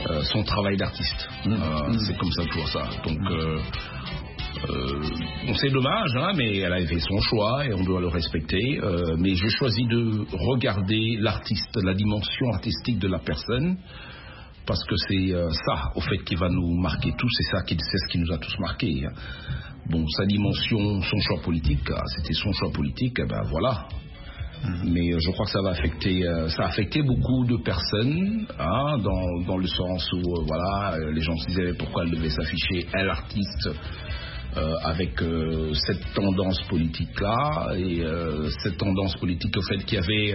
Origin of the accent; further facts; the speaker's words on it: DR Congo; notre pays à ce moment-là, le Zaïre, on est des Zaïres.